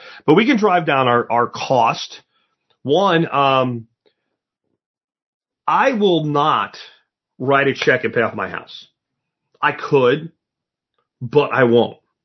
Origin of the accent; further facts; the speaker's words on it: Pennsylvania, United States; But like when I grew up in Pennsylvania, and we could just go into the public woods and shoot a deer.